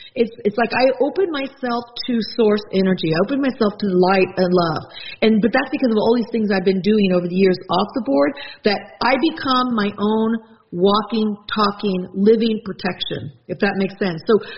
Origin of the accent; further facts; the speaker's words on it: New Mexico, United States; I grew up in New Mexico and did a lot of stuff around that and learned a lot from some Native American traditions and people